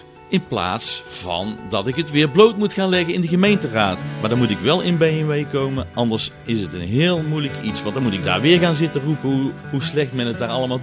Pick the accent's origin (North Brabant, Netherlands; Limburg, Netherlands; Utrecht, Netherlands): North Brabant, Netherlands; Tilburg; Ik ben groot geworden in Tilburg met mijn Lijst ….